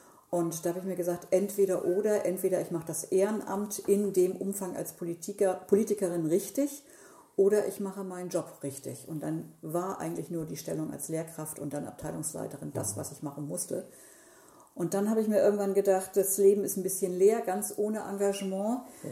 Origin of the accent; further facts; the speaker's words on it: Pinneberg, Schleswig-Holstein, Germany; Ich bin in Pinneberg geboren, 1957, und dort auch aufgewachsen.